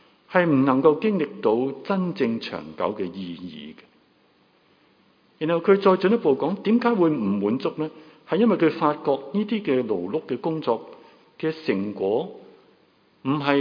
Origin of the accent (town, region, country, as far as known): Hong Kong